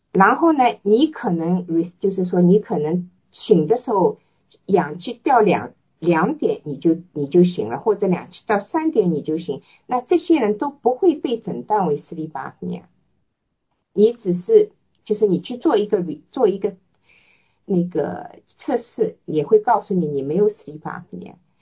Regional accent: China; 那么在我们中国人讲，就是中国人就是大家都泡脚

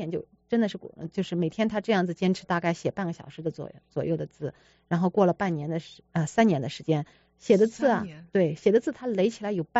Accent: China; 所以我们中国人真的是非常非常聪明

